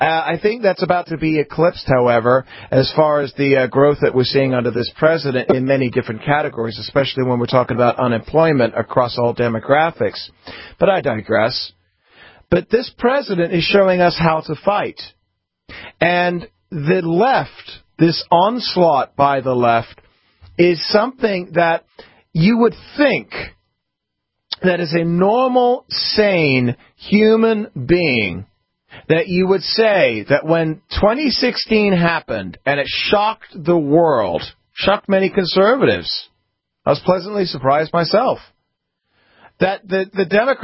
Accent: England, United Kingdom; now in United States; And I'm old enough to, you know, I moved here from England in the 1970s. My first real president was Ronald Reagan, you know.

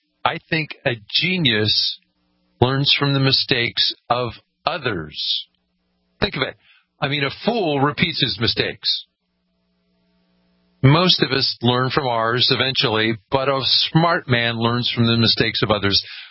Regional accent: California, United States; Well, okay, I came from California

